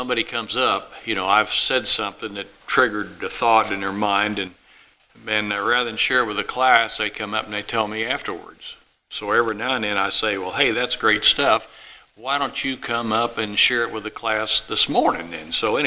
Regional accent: Kansas, United States; But you know, the Wizard of Oz, us from Kansas, since we're from Kansas, we just love that story, don't we?

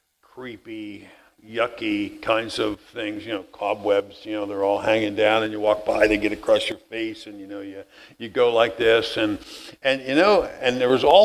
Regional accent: Pennsylvania, United States; where I grew up in Pennsylvania, we lived in this little old farmhouse, and we had a basement in our little farmhouse there.

